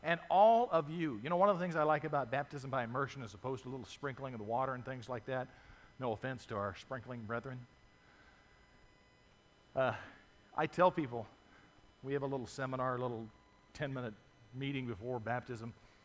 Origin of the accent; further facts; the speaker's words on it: Arizona, United States; I grew up in Arizona. Maybe you didn't want to be a cowboy, okay?